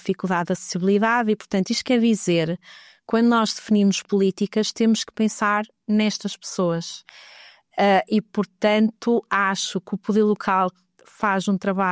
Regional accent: Valpaços, Vila Real, Portugal; born there; Eu nasci em Valpaços, nunca vivi em Valpaços

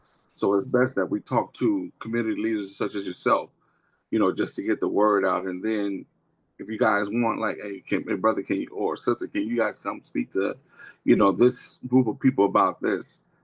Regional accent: Georgia, United States; Georgia, I'm a Georgia boy. I'm from Georgia myself, so.

